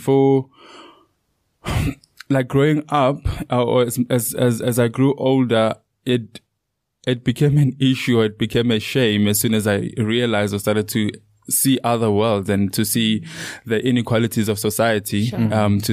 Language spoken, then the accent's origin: English; Leandra, Mpumalanga, South Africa; now in Secunda, South Africa; That was my life growing up in Leandra. So for someone that grew up in Leandra, there's a place called Secunda. It's a city or a town 30 minutes away from Leandra, and that's where I stay now.